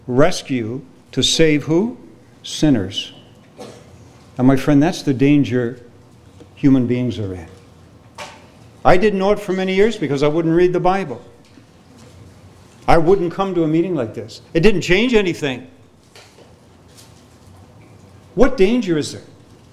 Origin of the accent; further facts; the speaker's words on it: Canada; And I grew up in Canada, but they still talk about it there too.